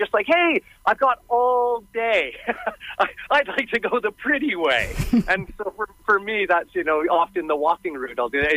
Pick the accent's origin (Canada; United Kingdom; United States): Canada; who are also as Canadian as I am.